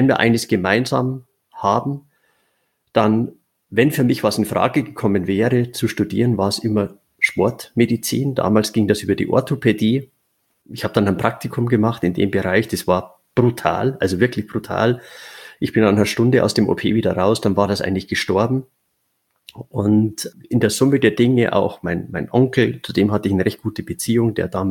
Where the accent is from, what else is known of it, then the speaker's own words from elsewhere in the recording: Freising, Bavaria, Germany; komme ich aus Bayern. Also meine ganze Familie, soweit man zurückdenken kann, ist zutiefst bayerisch. So bin ich auch aufgewachsen in Oberbayern, in Freising. Das ist eine Domstadt, ist 30 Kilometer nördlich von München in der heutigen Flughafenregion. Bin dort Kindergarten, Grundschule, Gymnasium am Domberg gegangen.